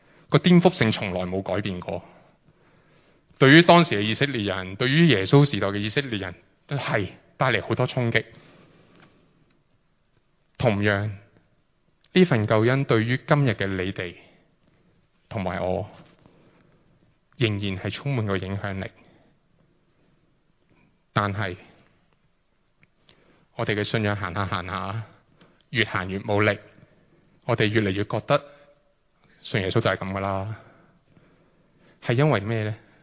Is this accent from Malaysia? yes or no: no; Hong Kong